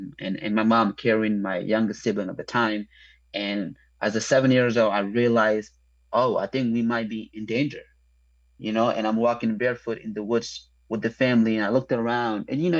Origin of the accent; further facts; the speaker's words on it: Sudan; Hey, I'm from Sudan. By the way, that is in Africa.